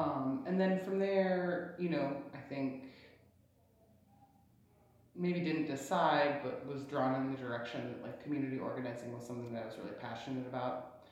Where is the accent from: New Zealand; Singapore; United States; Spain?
United States; Shelby, Montana; Yeah, I was born in Shelby, Montana, the day that Ronald Reagan was elected president.